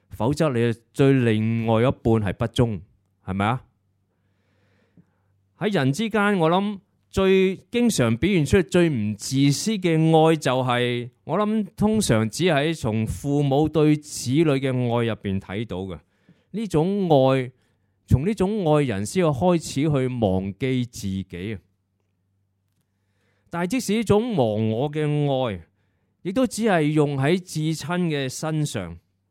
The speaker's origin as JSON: {"language": "Chinese", "country": "Hong Kong", "said": "听到的就是很多我们香港人 以很多理由名正言顺地正气凛然地去拒绝去捐钱。"}